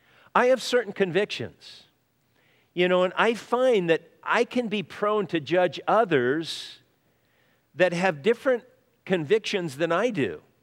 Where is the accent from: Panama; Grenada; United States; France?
United States; Midwest; Where are you from? I'm from the Midwest.